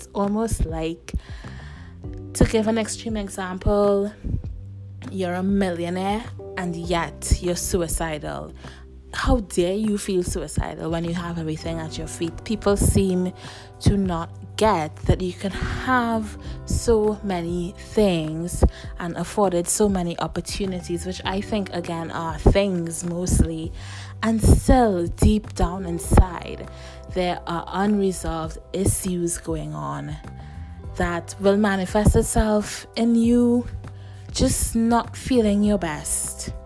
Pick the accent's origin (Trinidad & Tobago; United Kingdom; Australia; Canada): Trinidad & Tobago; as a West Indian woman, as a Trinidadian by birth, born and raised for most of my life at least